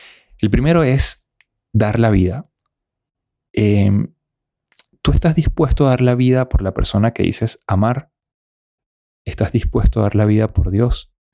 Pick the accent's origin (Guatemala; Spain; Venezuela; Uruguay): Venezuela; en muchos países, ahora mismo, por ejemplo, en mi país, Venezuela, acaban de cerrar otra vez las iglesias